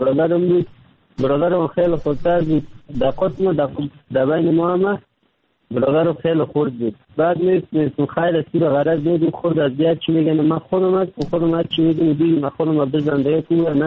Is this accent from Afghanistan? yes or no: yes; Kabul, Afghanistan; now in Turkey; 3 سال میشه ترکیه آمدم، از افغانستان 3 سال میشه رکن فیلن هم ترکیه هستم. اما از افغانستان آمدم طرف پاکستان آوردم، آمدم از کابل آمدم،